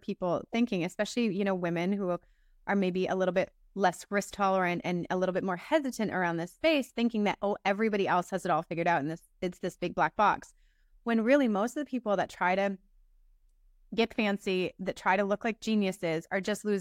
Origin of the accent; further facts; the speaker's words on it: London, Ontario, Canada; also born or lived in Calgary; so I'm Canadian. I'm originally from London, Ontario, and I spent many years climbing the corporate ladder as a commodities trader in Calgary, Alberta